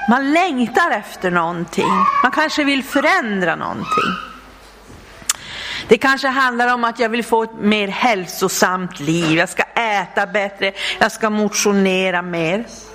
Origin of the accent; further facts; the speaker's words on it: Vidsel, Norrbotten County, Sweden; also born or lived in Luleå; Då bodde vi i Luleå. Nu bor vi i Älvsbyn. Ja. Det känns jättehärligt. Och jag kommer ju från Vidsel.